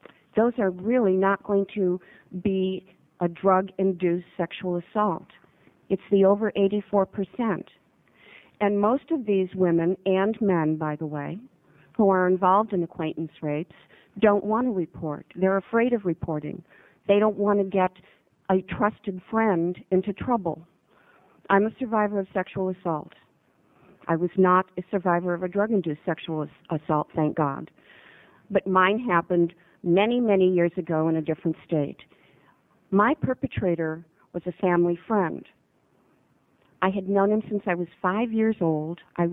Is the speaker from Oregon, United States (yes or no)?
yes; Washington County, Oregon, United States; I'm from Washington County, and I can tell you that it happens in Gaston, in Banks, in North Plains, as well as in Beaverton and Hillsborough.